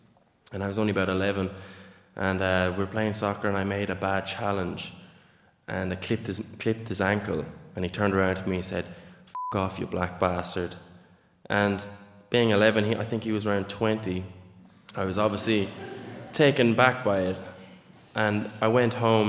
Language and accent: English; Neenah, Wisconsin, United States; And I remember growing up in Neenah